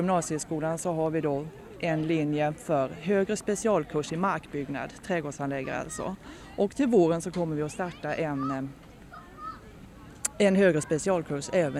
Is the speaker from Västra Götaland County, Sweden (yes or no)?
no; Kalmar, Kalmar County, Sweden; Som du hör på mina diftonger så kommer jag ju från Kalmar.